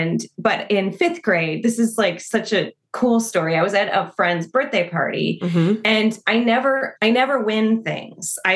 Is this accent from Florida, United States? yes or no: no; Naperville, Illinois, United States; So I grew up in Naperville.